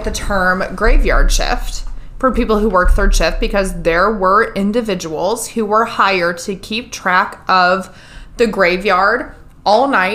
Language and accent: English; United States; Listen, I grew up in Wells County, and my uncle is the coroner, and he shows up to every single soul who kicks the bucket in Wells County.